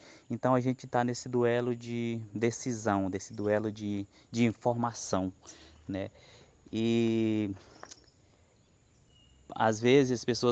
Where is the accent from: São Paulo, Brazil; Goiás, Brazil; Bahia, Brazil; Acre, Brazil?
Acre, Brazil; Feijó; Sou da Sul, do povo Runicuim, da terra indígena Caxinauá de Nova Olinda, Alto Rio Envira, do município de Feijó, Acre.